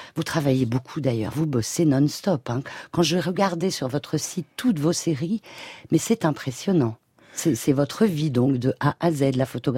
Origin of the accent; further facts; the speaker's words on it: Bourges, Centre-Val de Loire, France; une image de Bourges, parce que je suis de Bourges.